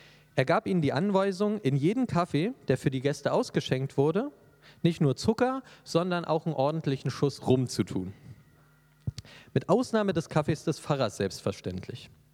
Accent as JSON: {"language": "German", "region": "Berlin", "country": "Germany", "lives_now": "Dresden, Germany", "said": "Ursprünglich komme ich aus Berlin, lebe aber jetzt schon seit 10 Jahren in Dresden."}